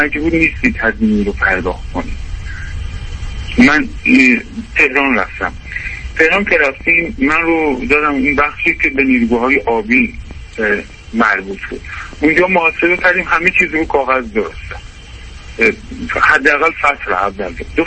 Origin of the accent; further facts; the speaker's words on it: Kermanshah, Iran; از اون طریق من رو انتقال دادم به شهر خودمون کرمانشاه